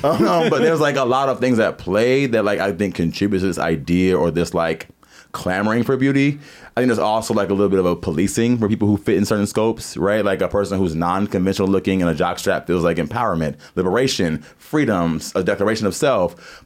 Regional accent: the South, United States; because I grew up in the South. I was darker skinned comparison to the people in my school system

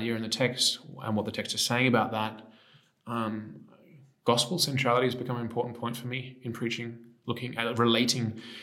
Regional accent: Australia; I grew up in the Anglican Church in Australia.

